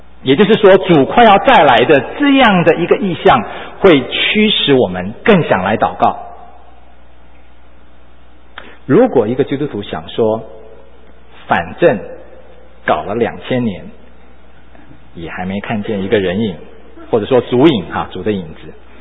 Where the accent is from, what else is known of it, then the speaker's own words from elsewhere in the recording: Taiwan; 我来自台湾，我以前要当兵，我当兵去战过卫兵，